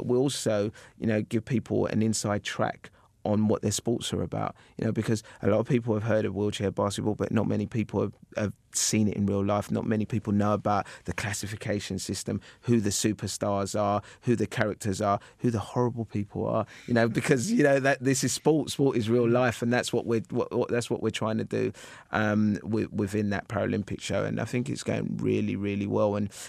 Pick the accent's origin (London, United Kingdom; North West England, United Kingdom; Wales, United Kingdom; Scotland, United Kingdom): London, United Kingdom; And of course, the games are going to be in my hometown. They're going to be in Stratford. They're in London. It's where I grew up.